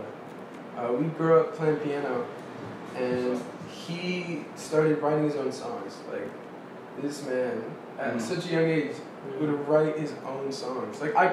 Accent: Raleigh, North Carolina, United States; I'm from, born and raised Raleigh, North Carolina. I lived here all my life.

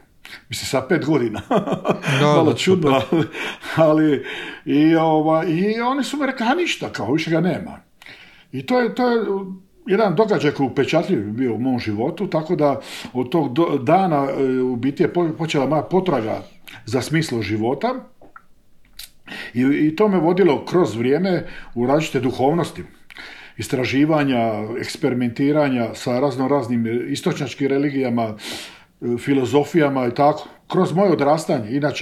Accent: Split, Split-Dalmatia County, Croatia; now in Korčula, Croatia; ja sam inače iz Splita, tamo sam rođen i živio skoro 50 godina, a sad sam tu pastor Evanđelske crkve na Korčuli.

